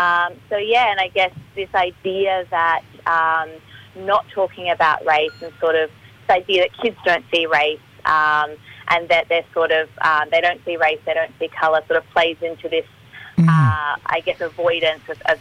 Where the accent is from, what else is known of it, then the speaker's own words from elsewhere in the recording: Melbourne, Victoria, Australia; I'm from Melbourne. I've got a mixed background. My family's from Eritrea and Australia, so a country in East Africa.